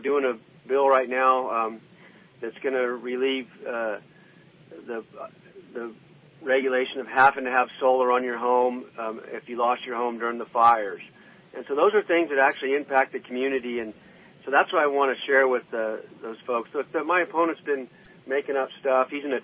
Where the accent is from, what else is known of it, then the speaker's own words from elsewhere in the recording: Redding, California, United States; born there; You know, I was born in Redding. My family homesteaded in Siskiyou County, and, you know, I love California